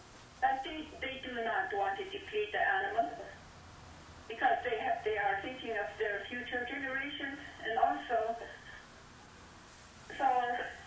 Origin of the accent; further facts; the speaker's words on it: Stevensville, Alaska, United States; now in Fairbanks, United States; born and raised in Stevensville, Alaska. I have been living in Fairbanks for the past almost 35 years.